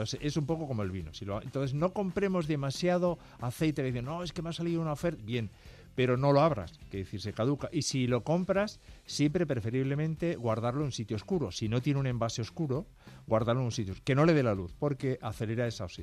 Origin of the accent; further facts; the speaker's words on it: Extremadura, Spain; Igual los que somos extremeños te diríamos una encina